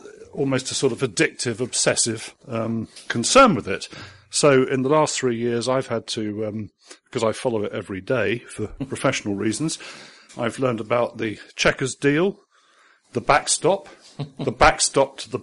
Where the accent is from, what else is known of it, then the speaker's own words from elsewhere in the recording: England, United Kingdom; speaking as an Englishman